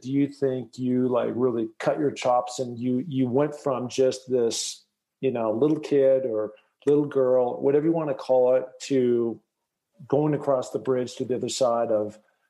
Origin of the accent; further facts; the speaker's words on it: Seattle, Washington, United States; I went to Roosevelt High School. I grew up near the University of Washington. You know, I kind of grew up in that Sandpoint, Lowerhurst area.